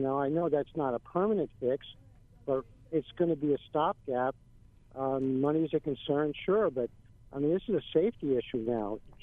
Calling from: Haleiwa, Hawaii, United States; Hi, this is … I'm calling from the Haleiwa area.

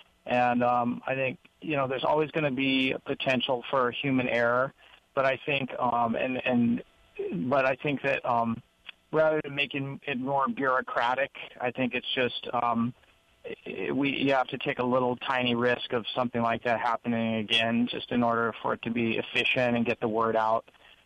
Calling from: Kapahulu, Hawaii, United States; I'm calling from Kapahulu.

